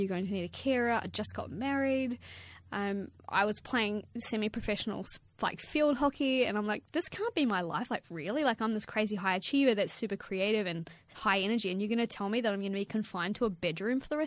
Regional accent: New Zealand; So I grew up in New Zealand, a very, very small town with 100,000 people with two entrepreneurial parents

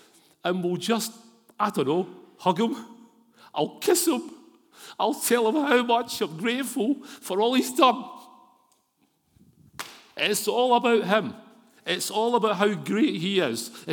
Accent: Scotland, United Kingdom; My identity is not in being Scottish.

